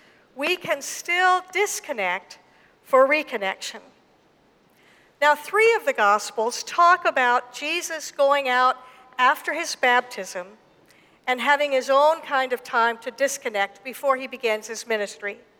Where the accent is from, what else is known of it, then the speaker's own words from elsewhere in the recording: Jackson, Mississippi, United States; also born or lived in Arkansas; You see, I was born in Arkansas, and I grew up a girl in Jackson, Mississippi.